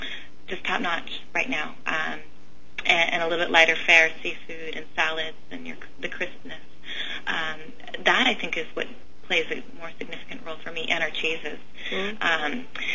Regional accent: Petaluma, California, United States; Petaluma is my hometown.

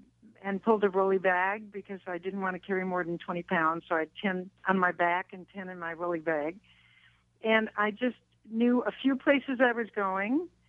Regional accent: Sioux Falls, South Dakota, United States; My mother, I grew up in Sioux Falls, South Dakota.

